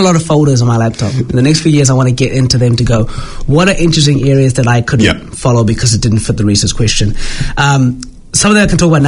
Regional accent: South Africa; maybe it's because I'm South African

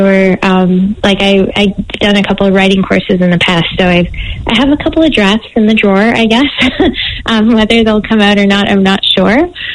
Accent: Montreal, Quebec, Canada; so I'm from Montreal

